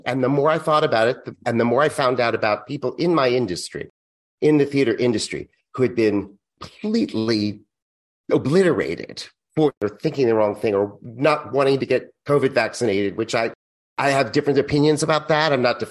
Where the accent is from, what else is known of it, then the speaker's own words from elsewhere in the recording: Massachusetts, United States; My mother passed away last spring. And so 2 weeks after we did her memorial up in Massachusetts, where I'm from, I was able to go back and really spend time with my nieces and nephew and my family up there